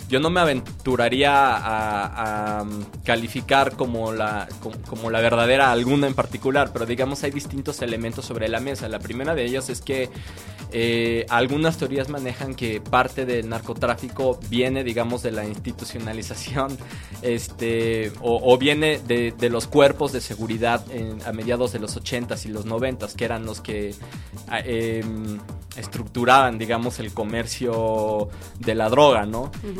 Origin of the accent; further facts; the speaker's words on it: Mexico; ¿Qué pasa como sociedad mexicana? ¿Por qué estamos tan desarticulados?